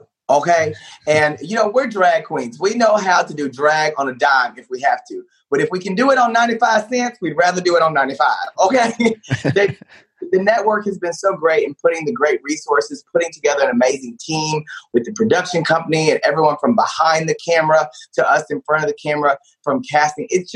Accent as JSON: {"language": "English", "town": "Paris", "region": "Texas", "country": "United States", "tie": "born or raised there", "said": "You know, I grew up in Paris, Texas, about 2 hours north of Dallas. My graduating class was like a little over 100, right?"}